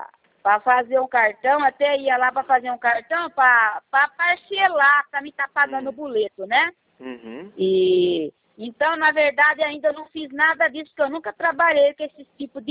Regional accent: São Carlos, São Paulo, Brazil; Eu sou de São Carlos.

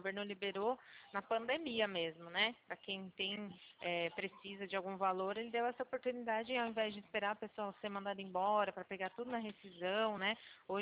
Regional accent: São Paulo, Brazil; Eu sou do interior de São Paulo.

